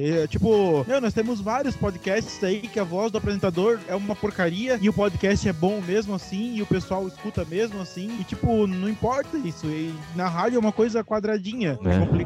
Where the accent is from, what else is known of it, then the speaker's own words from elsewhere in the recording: Santa Catarina, Brazil; Eu sou de Santa Catarina, seu louco.